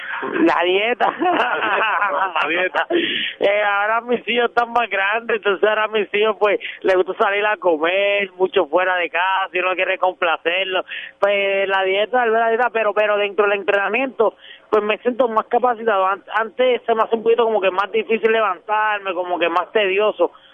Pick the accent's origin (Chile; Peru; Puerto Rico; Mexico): Puerto Rico; Juncos; also born or lived in Rio Piedras; Yo soy de Junco, bueno, dicen que uno es donde uno nace. Yo nací en Río Piedras, Puerto Rico.